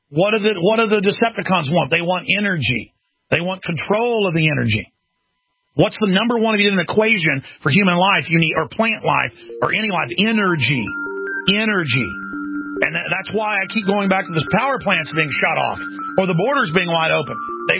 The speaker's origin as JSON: {"language": "English", "region": "Wales", "country": "United Kingdom", "said": "I am Welsh. I probably have more English blood in me than, you know, any of the other Heinz 57 I am. You know, ton of German, Alsatian, French, Scotch, Irish, Native American."}